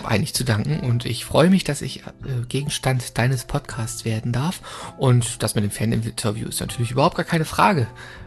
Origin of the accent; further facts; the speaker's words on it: Bremerhaven, Bremen, Germany; now in Giessen, Germany; 1990 das Abitur an Karl von Ossietzky Gymnasium, also Schulzentrum Karl von Ossietzky in Bremerhaven gemacht